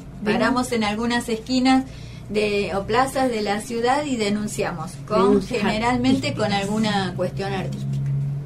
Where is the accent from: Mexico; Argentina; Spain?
Argentina; Rosario, Santa Fe; Nosotras somos de Rosario